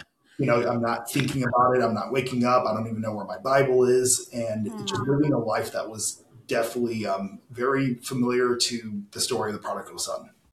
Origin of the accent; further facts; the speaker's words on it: Chicago, Illinois, United States; my dad just sent me a video from a church sermon from the church that we grew up in Chicago